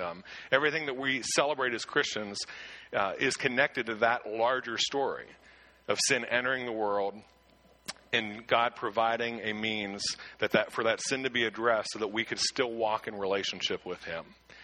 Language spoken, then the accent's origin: English; Shawville, Quebec, Canada; I grew up on, if you know Shawville at all, I grew up on Shawville Hill, literal hill.